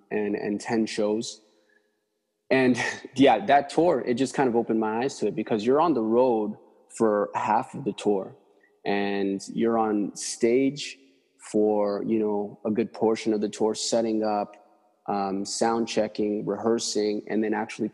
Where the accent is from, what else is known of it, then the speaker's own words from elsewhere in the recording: Edmonton, Alberta, Canada; I can't believe I'm saying that because I'm from Edmonton.